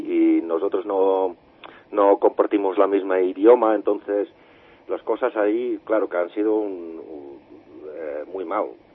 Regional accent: Friesland, Netherlands; Sí, la provincia Friesland

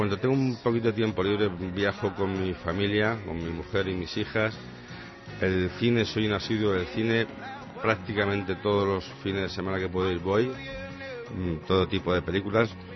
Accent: Valdemoro, Community of Madrid, Spain; Somos todos de Valdemoro y bueno, empezamos siendo niños

